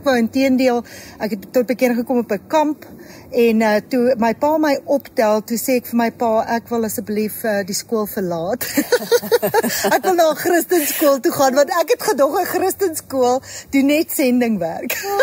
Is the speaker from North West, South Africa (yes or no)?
yes; Rustenburg, North West, South Africa; so ek het groot geword op Rustenburg en Rustenburg Hoërskool gegaan. So ons het net so bietjie buite Rustenburg gebly.